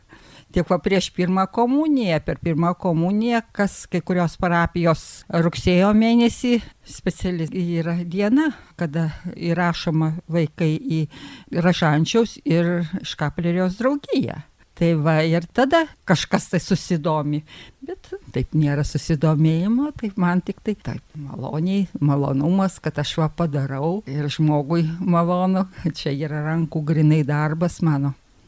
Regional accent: Labanoras, Utena County, Lithuania; Aš esu iš Labanoro parapijos.

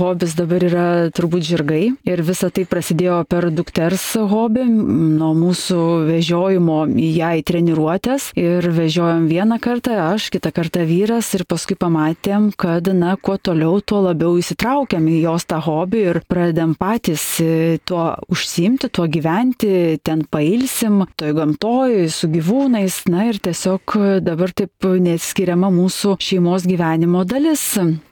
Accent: Kaunas, Kaunas County, Lithuania; Taip, aš kaunietė, taip.

